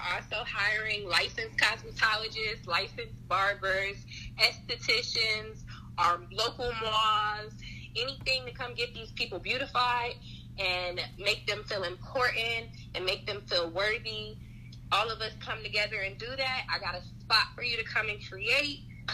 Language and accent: English; Columbus, Ohio, United States; I'm from Columbus, Ohio.